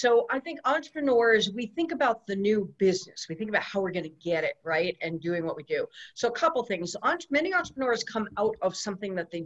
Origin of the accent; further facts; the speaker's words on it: Connecticut, United States; I'm from Connecticut, and I have been a vegetarian since I was 16, and I'm vegan